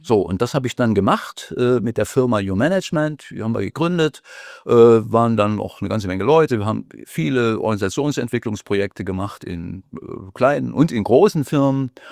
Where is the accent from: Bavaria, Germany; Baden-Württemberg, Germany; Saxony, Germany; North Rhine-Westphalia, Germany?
Saxony, Germany; Görlitz; Ich bin also, wie gesagt, aufgewachsen, geboren in Sachsen, aufgewachsen in der Lausitz, in Görlitz, dann auch zur Schule gegangen.